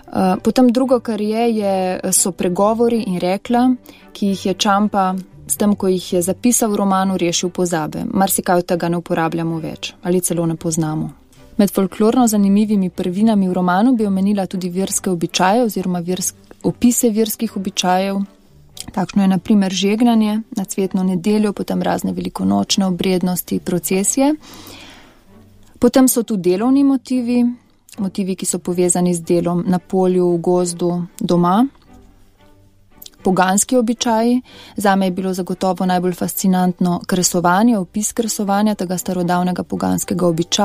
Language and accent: Slovenian; Slovenian Littoral, Slovenia; Sama sem sicer Primorka, ampak zdaj tudi že nekoliko Notranjka